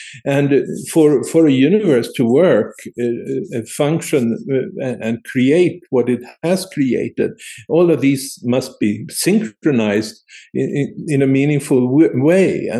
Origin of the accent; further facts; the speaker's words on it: Sweden; I've been to the Maya in Guatemala and seen what they call the tree of life, and I'm from Sweden.